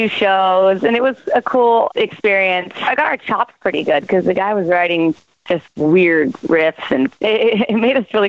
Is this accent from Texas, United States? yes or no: no; California, United States; Polly and myself, we started the band, and we are from North San Diego County, the Tri-City region, Carlsbad, Oceanside Vista, California.